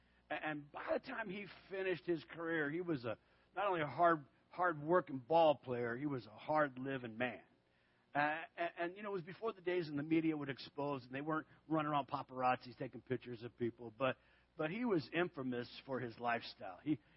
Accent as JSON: {"language": "English", "town": "Tucson", "region": "Arizona", "country": "United States", "tie": "born or raised there", "said": "And Tucson, my hometown, was the spring training ground for Cleveland Indians."}